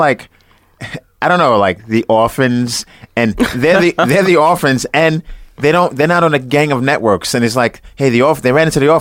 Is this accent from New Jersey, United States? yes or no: no; Coney Island, New York, United States; Maybe because I saw it as a kid, I'm from Coney Island.